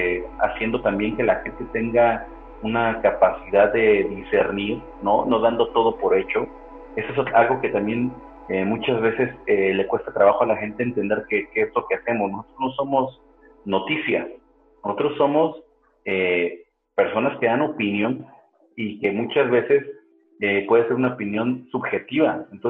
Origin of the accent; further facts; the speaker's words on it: Mexico; now in Dominican Republic; yo soy mexicano, aunque viva en República Dominicana, siempre manejo mi bandera de mexicano